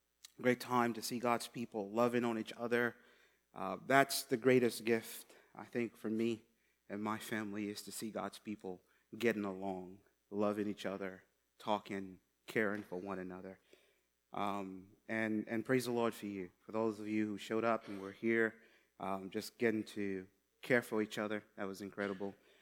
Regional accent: St. Lucia; I know I'm from St. Lucia, black. I have a white old grandmother.

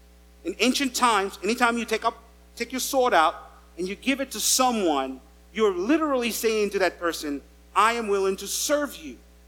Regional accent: St. Lucia; I'm black, and most of you are white. I'm from St. Lucia

